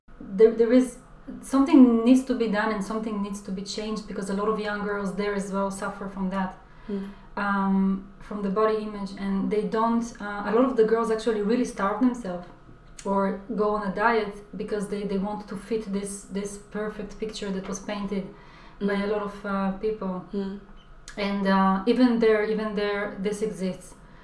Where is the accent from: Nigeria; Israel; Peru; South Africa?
Israel; growing up in Israel, I was very, most of my life I was very skinny.